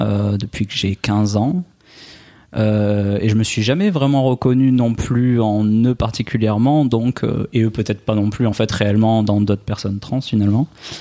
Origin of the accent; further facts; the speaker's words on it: Albi, Occitanie, France; now in Nice, France; Oui, alors moi je suis originaire d'Albi à la base, à côté de Toulouse, mais en ce moment j'habite à Nice.